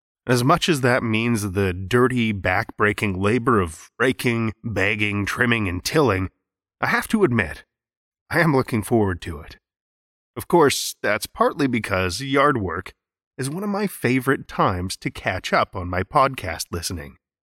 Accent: Saskatoon, Saskatchewan, Canada; This week, here in my hometown of Saskatoon, finally saw the first real emergence of spring.

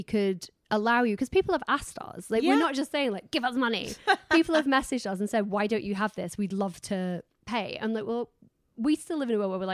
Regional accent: United Kingdom; I was working being British for the first time in my life.

